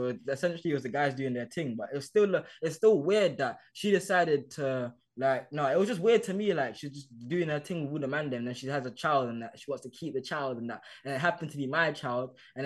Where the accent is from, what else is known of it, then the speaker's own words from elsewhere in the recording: Hackney, London, United Kingdom; I grew up in Hackney, I grew up in a hood, essentially